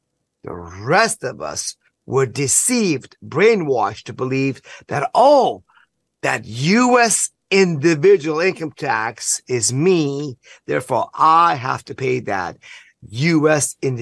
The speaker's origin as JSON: {"language": "English", "country": "Iran", "said": "I'm from Iran."}